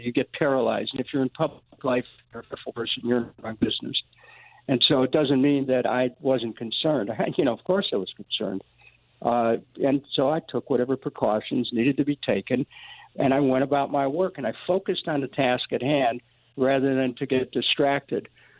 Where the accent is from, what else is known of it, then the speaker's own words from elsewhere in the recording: Cleveland, Ohio, United States; I grew up in Cleveland, the oldest of seven children.